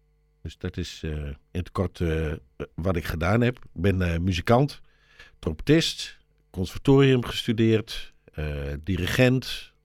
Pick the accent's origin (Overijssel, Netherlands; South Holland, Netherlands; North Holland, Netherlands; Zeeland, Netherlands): Overijssel, Netherlands; Holten; born there; ja, ik ben in Holten geboren.